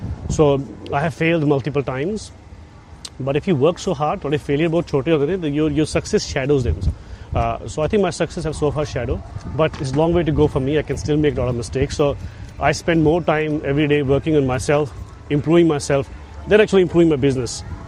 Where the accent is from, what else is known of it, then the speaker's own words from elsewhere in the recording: Baramulla, Jammu and Kashmir, India; born there; ਮੈਂ ਕਸ਼ਮੀਰ ਤੋਂ ਇੱਕ ਬਹੁਤ ਹੀ ਛੋਟੇ ਇਲਾਕਾ ਬਾਰਾਮੂਲਾ ਹੈਗਾ, ਉੱਥੋਂ ਮੇਰੀ ਪੈਦਾਇਸ਼ ਹੋਈ ਦੀ ਹੈ